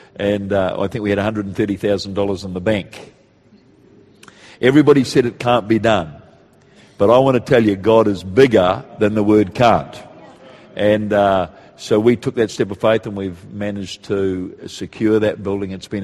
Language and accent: English; New Zealand; I am a Kiwi. I've been asked twice today how long you're over from Australia for. I am a Kiwi, all right? And we live here. We live in Auckland.